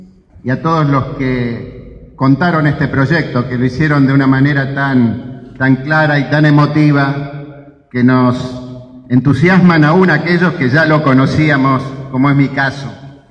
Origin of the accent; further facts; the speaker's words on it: Rosario, Santa Fe, Argentina; Yo soy un rosarino que me enamoré de Santa Fe